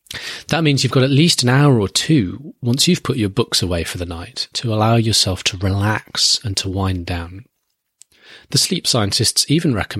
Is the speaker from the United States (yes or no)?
no; United Kingdom; my home country, Great Britain